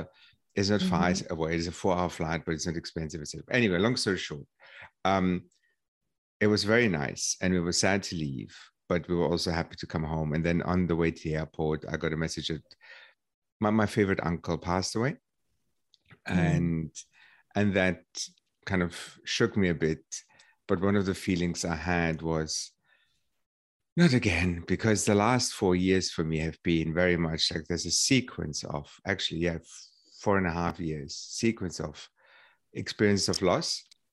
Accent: Germany; when I grew up in Germany

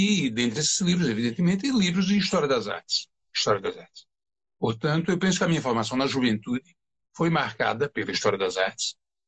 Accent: Natal, Rio Grande do Norte, Brazil; now in São Paulo, Brazil; Eu morava em Natal na minha juventude, vim morar em São Paulo em 1970, e era uma cidade menor do que hoje

